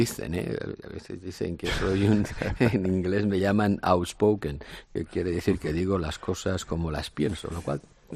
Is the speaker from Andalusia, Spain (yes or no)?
no; Catalonia, Spain; Yo soy catalán y soy español, y me siento las dos cosas, y no le veo ninguna incompatibilidad.